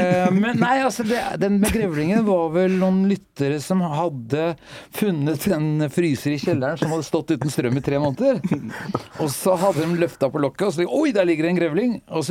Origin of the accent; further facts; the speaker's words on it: Oslo, Norway; Jeg er fra Oslo, okay. Grünerløkka.